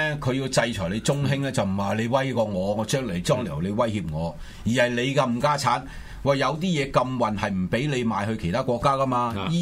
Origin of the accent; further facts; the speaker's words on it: China; 咁我哋中國人最打飛機咯